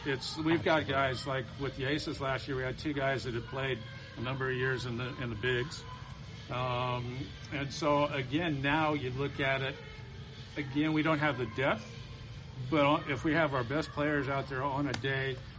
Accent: Fresno, California, United States; all the stadiums growing up in Fresno

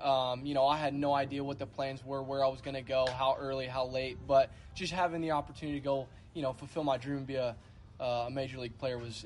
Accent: Waxahachie, Texas, United States; Yeah, so I'm from Waxahachie, Texas. It's a small town about 30 minutes south of Dallas.

